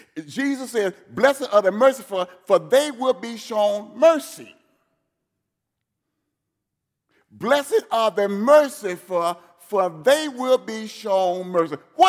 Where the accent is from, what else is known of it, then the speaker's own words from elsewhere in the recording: Selma, Alabama, United States; Listen to me. I'm from Selma, Alabama.